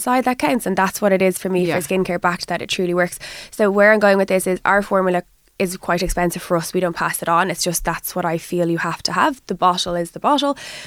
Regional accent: Ireland; I often go to the States and they'll say, are you from London? I'm like, no, I'm Irish and I'm red.

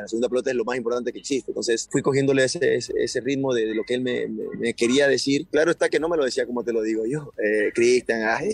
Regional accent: Ecuador; soy más ecuatoriano que cualquiera

